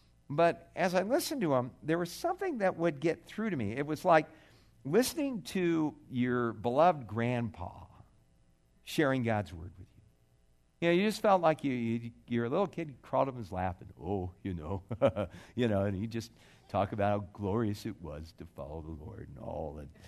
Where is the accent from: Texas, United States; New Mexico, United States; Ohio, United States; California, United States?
California, United States; Chuck Smith, I'm from Southern California, and I kind of know about Calvary Chapel